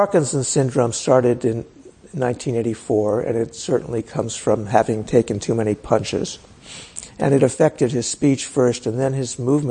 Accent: Pittsburgh, Pennsylvania, United States; I grew up in Pittsburgh and became a fan of the Pirates in the late 50s before they won the World Series

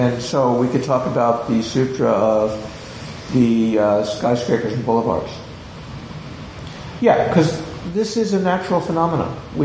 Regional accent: California, United States; Yeah, I like mountains, too. I came from California.

